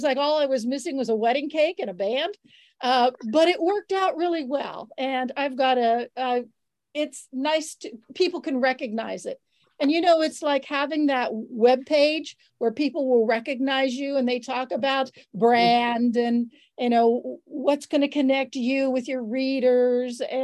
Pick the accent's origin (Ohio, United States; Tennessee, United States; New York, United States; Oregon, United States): Ohio, United States; Youngstown; I grew up in Youngstown, so I know the area well.